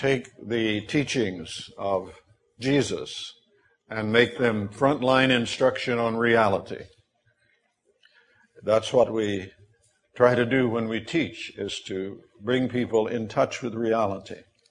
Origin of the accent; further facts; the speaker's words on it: Missouri, United States; I was raised way down in the Missouri Ozarks, where the Three Bears live.